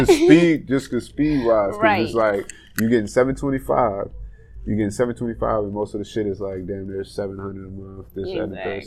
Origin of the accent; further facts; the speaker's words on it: Lafayette, Louisiana, United States; now in Los Angeles, United States; people don't realize that where we from in Louisiana, well, specifically Lafayette, I'm from the Plaza and all that shit